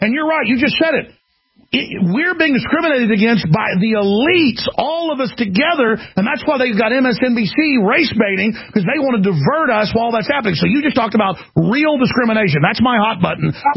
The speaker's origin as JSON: {"language": "English", "town": "Dallas", "region": "Texas", "country": "United States", "tie": "born or raised there", "said": "I grew up in Dallas. Half my friends were black, playing football, baseball, you name it."}